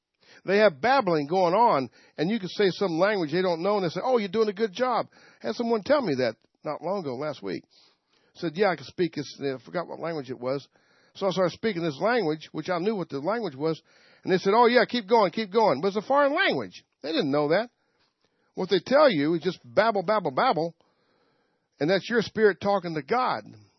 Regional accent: the South, United States; I said, that's all I can do is speak English. I'm from the South.

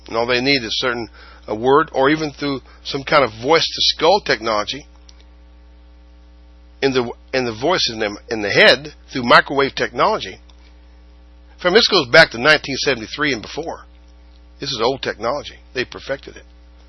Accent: Ireland; And so, well, I'm Irish, so I'm not going to hide it. Because I'm Irish and they're Irish.

